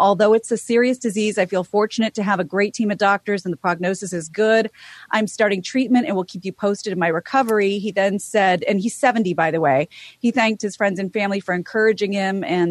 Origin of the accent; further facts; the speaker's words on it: Midwest, United States; And I'm from the Midwest, and I had no plans of ever going back.